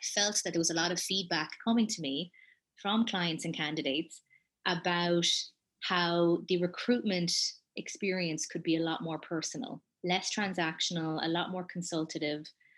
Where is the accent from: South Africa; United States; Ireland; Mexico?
Ireland; moved away as an adult; My husband, now husband, and I moved to Toronto from Ireland in 2013.